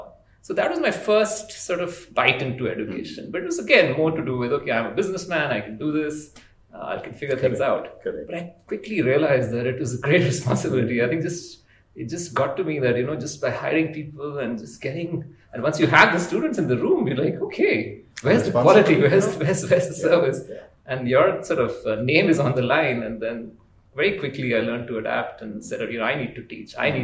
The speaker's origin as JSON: {"language": "English", "town": "Kolkata", "region": "West Bengal", "country": "India", "tie": "born or raised there", "said": "I grew up in Calcutta. Our parents run a family business, and it's a commodities, very traditional business."}